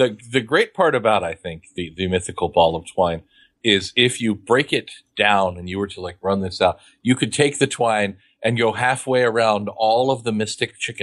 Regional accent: Beloit, Kansas, United States; I did not grow up in Topeka, Kansas myself. I grew up north and east here. Why I'm talking like I'm from Texas right now, I have no idea, because people don't talk like that up there. In Mitchell County, Kansas, a small town called Beloit

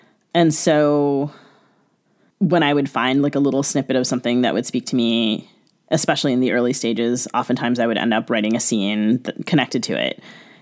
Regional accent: United States; So I grew up in the United States, and I think some of this was a little bit of, again, maybe kind of a dare to myself of could I write fiction that was set during my lifetime in Sri Lanka and make it believable.

